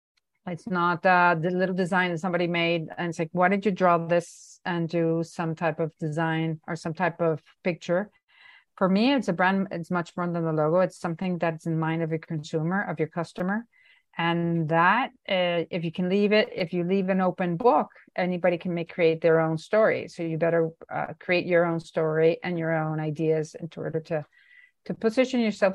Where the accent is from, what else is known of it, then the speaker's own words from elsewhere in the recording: Venezuela; the company that I was working for left the country. I was in my hometown in Venezuela.